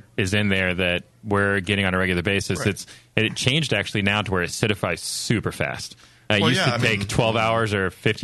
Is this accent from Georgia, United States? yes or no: yes; Atlanta, Georgia, United States; Yeah, we're from Atlanta.